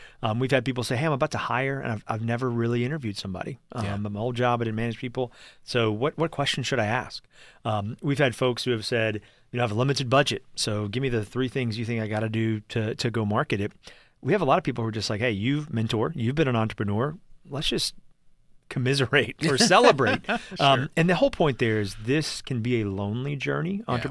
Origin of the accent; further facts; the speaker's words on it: Nashville, Tennessee, United States; I grew up in Nashville, so one of those who's been here a long time